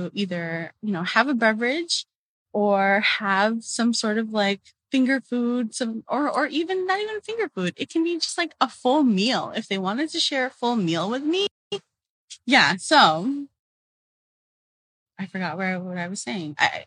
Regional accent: Los Angeles, California, United States; now in Boston, United States; And I'm originally from Los Angeles, but I currently reside in Boston, Massachusetts

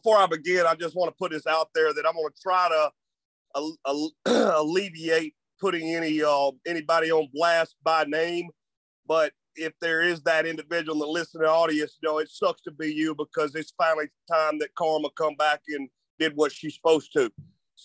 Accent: Mississippi, United States; also born or lived in Louisiana, United States; I grew up in South Mississippi on a small bayou, and then I lived in Louisiana for a while

